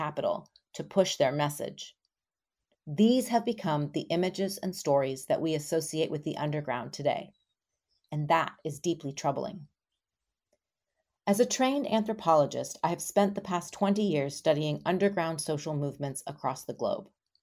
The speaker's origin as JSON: {"language": "English", "country": "Iran", "said": "When a revolution was brewing in my home country of Iran, members of my family dressed in sheepskin and through the help of underground networks were able to crawl across the border into Kuwait"}